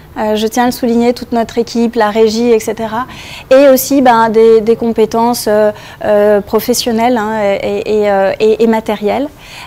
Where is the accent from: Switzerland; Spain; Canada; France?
France; now in Guinea; binationale. Je suis française. On m'a invitée à venir travailler en Guinée. J'ai commencé en septembre de l'année dernière.